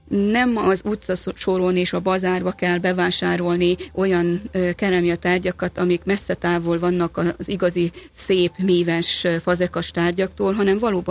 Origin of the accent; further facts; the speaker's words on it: Corund, Harghita, Romania; én Erdélyben nőttem föl, Korondon, és Koronda a fazekasság központja, és mint a bekonferálásban hallottuk, ugye … fazekasmester